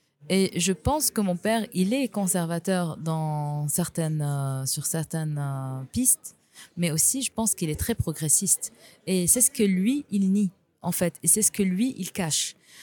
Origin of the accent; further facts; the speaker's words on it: Lebanon; Parce que chez nous, au Liban, tout est privatisé.